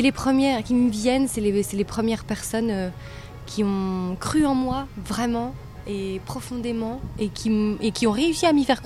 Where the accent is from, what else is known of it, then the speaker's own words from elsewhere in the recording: Hauts-de-France, France; j'ai entré dans un conservatoire d'art dramatique dans le Nord-Pas-de-Calais, de là d'où je viens